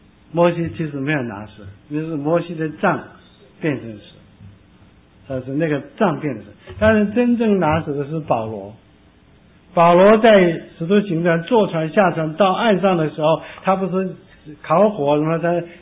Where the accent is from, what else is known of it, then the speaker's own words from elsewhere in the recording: South Korea; accent: Shandong dialect; also born or lived in Hong Kong; now in United States; 那神第一件事情就是把我从韩国送到香港，本来是要去台湾。那我不会说国语，但是我的山东话跟国语差不多，所以稍微扭一扭就可以讲。